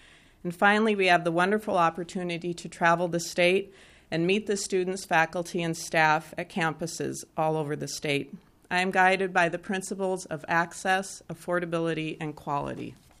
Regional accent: Cass Lake, Minnesota, United States; now in Minneapolis, United States; I grew up in Cassin, Minnesota, and now live in Minneapolis.

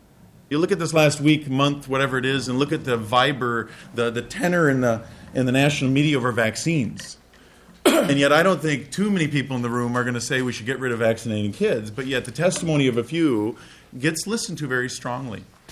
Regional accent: Minnesota, United States; I grew up in Minnesota. My dad was an elementary school teacher.

